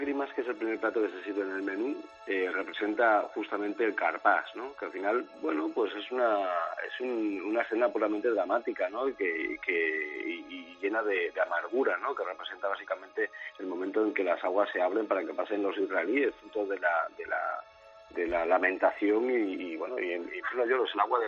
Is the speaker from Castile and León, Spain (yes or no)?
no; Alicante, Valencian Community, Spain; Yo soy de aquí de Alicante, el turrón es muy típico